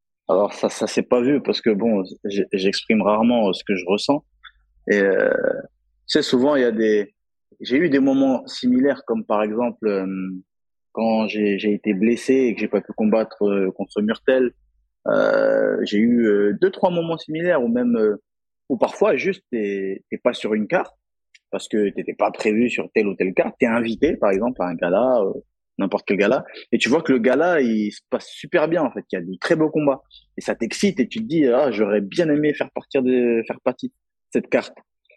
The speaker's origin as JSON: {"language": "French", "country": "Cameroon", "said": "J'ai mis un drapeau camerounais en soutien à mon pays d'origine que j'aime et auquel je suis attaché."}